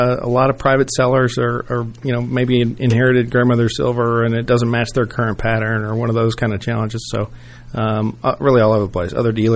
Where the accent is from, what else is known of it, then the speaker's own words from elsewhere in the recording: Atlanta, Georgia, United States; It was based in South Florida, and I've relocated it back to my hometown here in Atlanta.